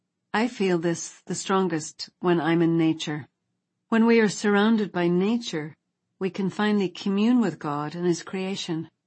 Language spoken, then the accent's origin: English; Ireland; Of course, since I'm an Irish woman, a cup of tea is the solution to everything.